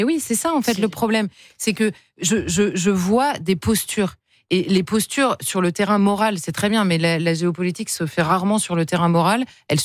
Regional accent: France; Enfin, je suis française.

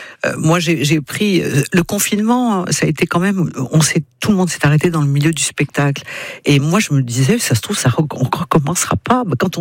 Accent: France; Je lui ai dit, oui, je suis française.

